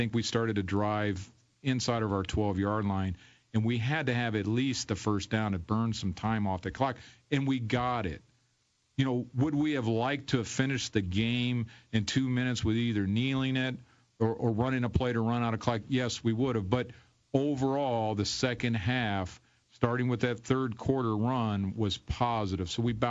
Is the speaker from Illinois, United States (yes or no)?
no; Detroit, Michigan, United States; the Lions won, which was good because I'm from Detroit, and we beat Green Bay